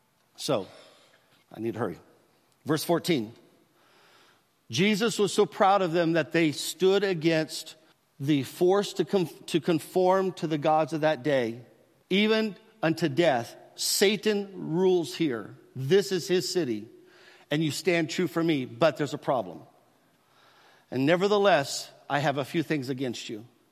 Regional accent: United States; But it seems to me that because I was from America and a Christian, that there, I had something that I could offer them

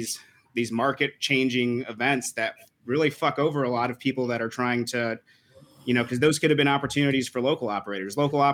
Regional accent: Grand Rapids, Michigan, United States; so I'm from Grand Rapids and 315 got like three or four stores in Grand Rapids.

